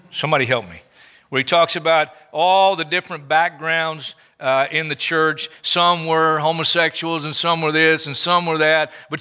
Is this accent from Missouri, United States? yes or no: no; South Carolina, United States; Now, people call me a redneck, but to be very technical, where I grew up in South Carolina, I was not a redneck